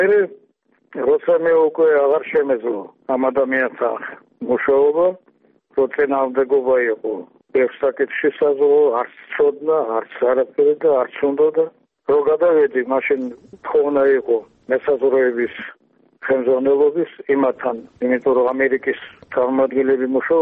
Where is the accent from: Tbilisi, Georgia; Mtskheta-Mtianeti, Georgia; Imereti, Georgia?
Tbilisi, Georgia; born there; მაგრამ მე ხომ თბილისში დავიბადე ეგას.